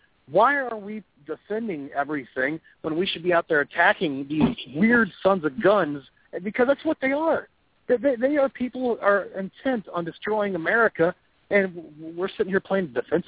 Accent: United States; I'm a conservative. I'm an American.

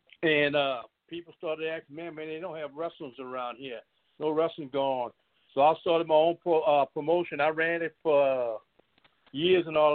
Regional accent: Thibodaux, Louisiana, United States; I used to love to wrestle all around my hometown, Thibodaux, Baton Rouge, Homer, you know, New Orleans. I mean, that's where I grew up and knew everybody.

